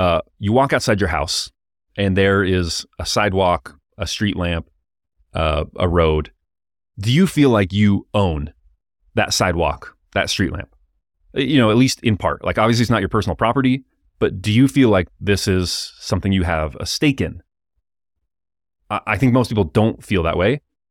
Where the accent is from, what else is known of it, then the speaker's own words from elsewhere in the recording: California, United States; born there; I am an American, more than an American. I'm a Westerner. You know, I was born in California.